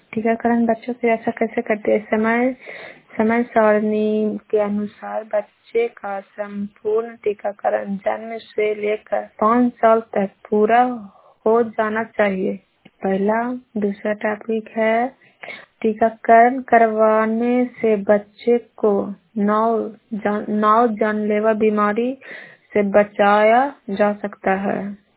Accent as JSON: {"language": "Hindi", "region": "Bihar", "country": "India", "said": "मैं जागरण सेलेब से हूँ। नूरसराय ब्लॉक मेरा है और नालंदा जिला नालंदा के हूँ।"}